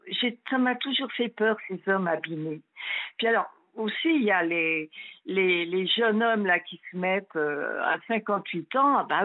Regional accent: Brittany, France; j'ai un franc-parler, hein, je suis une bretonne en plus

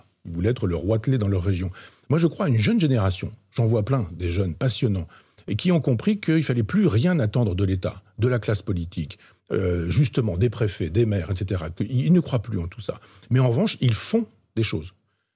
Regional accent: Chambois, Normandy, France; dans mon village natal, à Chambois, dans l'Orne

